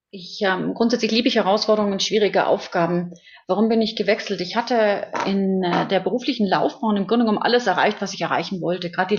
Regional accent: Bavaria, Germany; also born or lived in Switzerland; Ich bin in der Schweiz geboren, Bayern groß geworden.

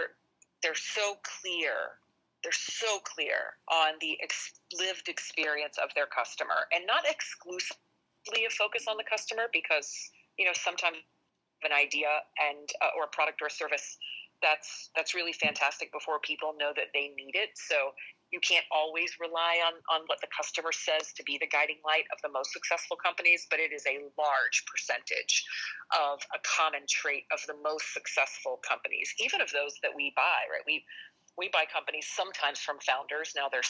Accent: Jacksonville, Florida, United States; accent: Southern; I had a super heavy Southern accent. I grew up in Jacksonville, Florida.

